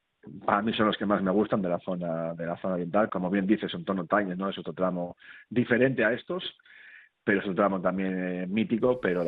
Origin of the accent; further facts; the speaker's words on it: Laredo, Cantabria, Spain; al final Laredo es mi pueblo, es donde yo vivo